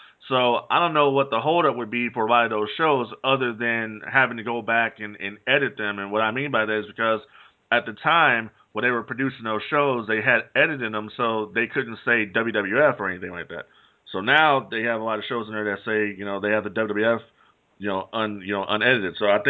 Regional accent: California, United States; Well, I'm from Southern California, where it gets to 112 out here, and we got 80 degrees at night.

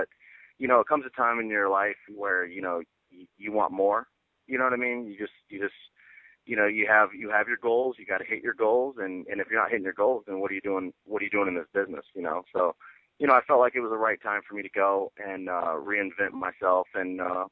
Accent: Orlando, Florida, United States; now in Miami, United States; Now I'm down here in Miami. I'm still from Orlando, but I'm down here in Miami for a little bit

